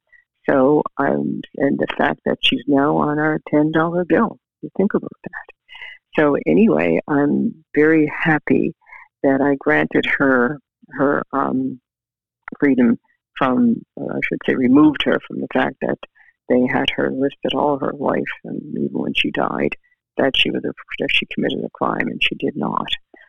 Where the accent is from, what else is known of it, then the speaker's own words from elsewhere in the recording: Whitney Pier, Nova Scotia, Canada; So this is why I'm very proud to say that I was born and raised in Whitney Pier.